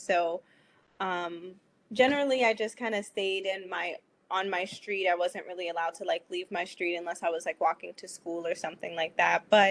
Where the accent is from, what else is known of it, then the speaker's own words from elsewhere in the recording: Youngstown, Ohio, United States; I'm from the north side of Youngstown, Ohio, which is very close to the university.